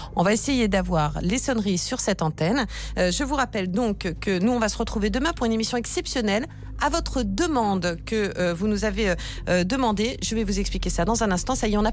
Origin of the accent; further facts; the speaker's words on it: Normandy, France; si je peux me permettre en tant que Normande